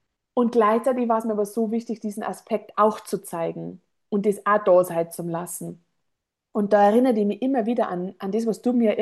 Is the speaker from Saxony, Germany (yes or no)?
no; Bavaria, Germany; accent: Bavarian; first language Bavarian; Und gleichzeitig ist die bayerische Sprache aber meine Muttersprache. Das ist das, was ich jetzt allererst gelernt habe.